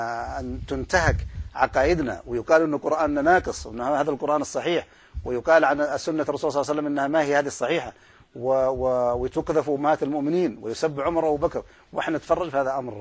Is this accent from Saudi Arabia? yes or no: yes; Saudi Arabia; الشيخ محمد الزغبي مصري وأنا سعودي